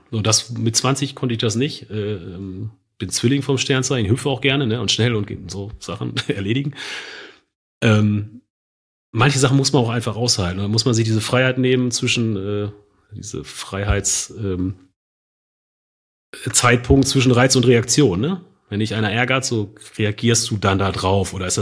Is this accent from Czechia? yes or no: no; North Rhine-Westphalia, Germany; dafür bin ich zu ostwestfälisch einfach.